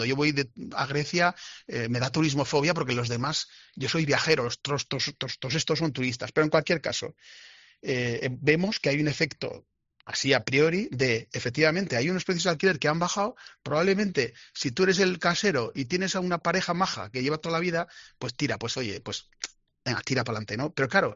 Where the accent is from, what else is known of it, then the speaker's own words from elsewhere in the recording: Navarre, Spain; Yo soy de la Ribera y lo noto, ¿eh?